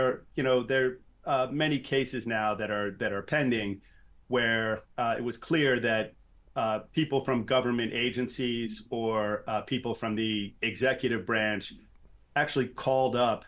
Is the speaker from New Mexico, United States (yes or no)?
no; New York City, New York, United States; I mean, I grew up in New York City.